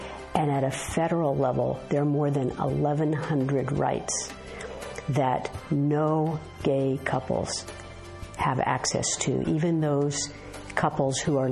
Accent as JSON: {"language": "English", "region": "Colorado", "country": "United States", "tie": "born or raised there", "said": "The word gay or lesbian never came up in our home as a child growing up in Colorado."}